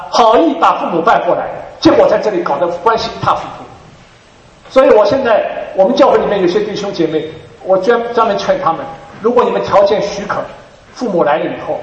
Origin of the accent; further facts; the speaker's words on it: Shanghai, China; 就是像上海这种石库门房子，一栋楼里边住七八户人家，所以三代同堂是太简单的事了。所以不断的就我小的时候就在听着邻居在那边吵架长大